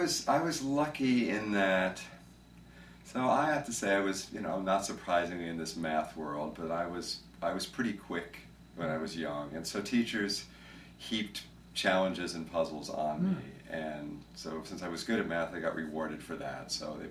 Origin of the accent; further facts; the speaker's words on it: New Jersey, United States; I grew up mostly in New Jersey. Mm-hmm. It's the beginning part of my childhood was New Jersey. We moved a lot.